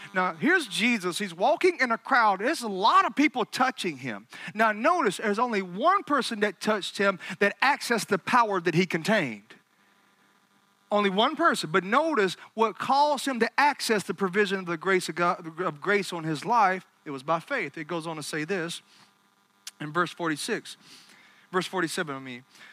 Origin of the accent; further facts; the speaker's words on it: Alabama, United States; I know I do have a very sarcastic, redneck sense of humor. I am from Alabama. Roll Tide, Pastor.